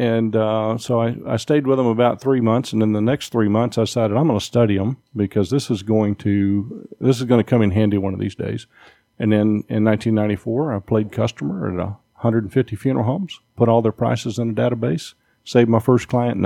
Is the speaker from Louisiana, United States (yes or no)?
yes; Louisiana, United States; also born or lived in Texas; Well, I'm a Texas transplant to Louisiana, and I grew up in Louisiana and went into the Air Force.